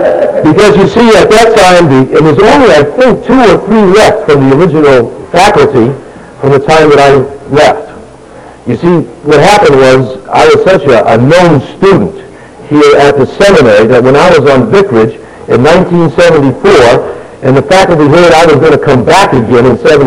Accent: Connecticut, United States; And I said, I'm from Connecticut.

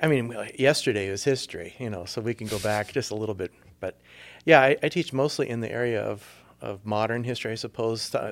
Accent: Waconia, Minnesota, United States; I grew up in southern Minnesota. I was born in Waconia in Carver County, which is a heavily German Lutheran county just west of the Twin Cities.

